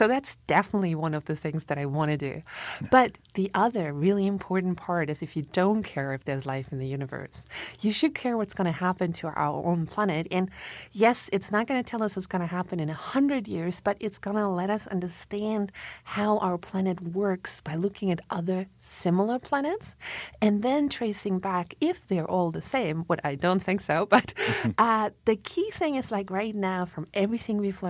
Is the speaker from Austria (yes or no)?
yes; Kuchl, Salzburg, Austria; English is a second language; so I'm from Austria, a tiny country.